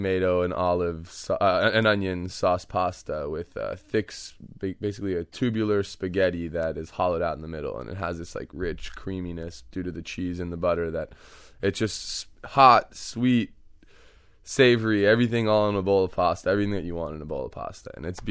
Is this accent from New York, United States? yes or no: yes; New York, United States; the things that I grew up eating in New York with my Persian family.